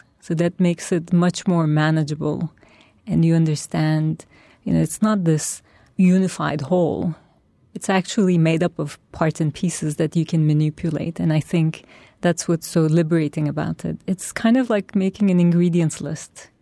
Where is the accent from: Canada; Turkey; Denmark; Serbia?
Turkey; now in New York, United States; if I am from Turkey and now I live in New York, maybe my future should be the world.